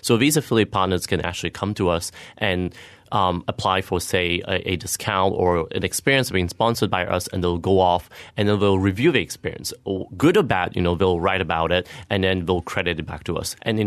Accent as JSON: {"language": "English", "country": "Mauritius", "second_language": "English", "said": "I'm actually from Mauritius. So, you know what, Mauritius is quite a, you know, travel destinations."}